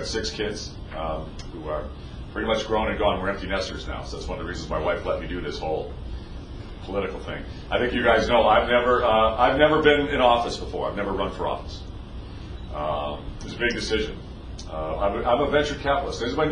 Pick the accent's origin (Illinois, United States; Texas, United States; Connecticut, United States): Illinois, United States; I grew up in Lake County, up near Wisconsin. My grandparents were dairy farmers in Whitewater, Wisconsin.